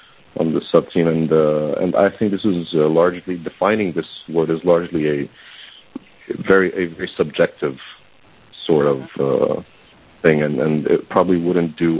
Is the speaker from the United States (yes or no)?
no; Egypt; go back to a state security officer in my home country of Egypt